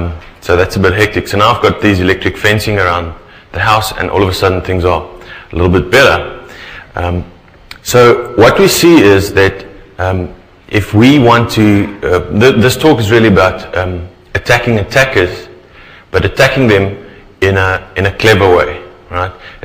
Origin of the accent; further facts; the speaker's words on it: South Africa; we're from South Africa, and there's a lot of crime in South Africa.